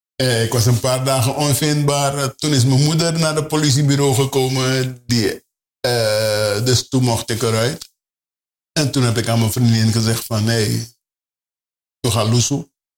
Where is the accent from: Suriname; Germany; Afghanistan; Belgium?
Suriname; now in Netherlands; Ik kom september uit Suriname naar Nederland. En november is Suriname onafhankelijk.